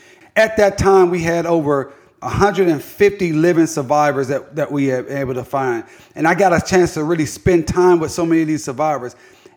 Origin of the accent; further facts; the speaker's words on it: Tulsa, Oklahoma, United States; I'm from North Tulsa, and I raised my hand